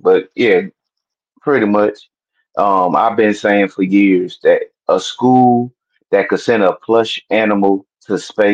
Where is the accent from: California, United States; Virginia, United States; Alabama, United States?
Virginia, United States; Newport News; because I grew up in New Paltusk, Virginia. I grew up on the peninsula in the 757.